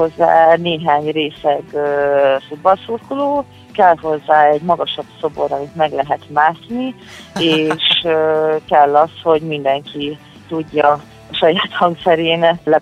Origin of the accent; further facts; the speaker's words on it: Kisújszállás, Jász-Nagykun-Szolnok, Hungary; Kisújszálláson, ahonnan én származom